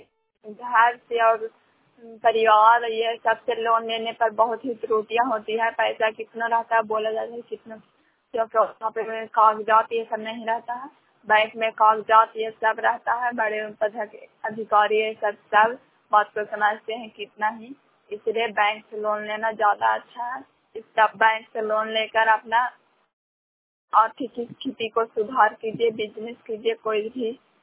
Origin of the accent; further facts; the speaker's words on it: Bihar, India; रमजान पंचायत शाम सरखनगढ़ परसराय जिला नालंदा की निवासी हूँ।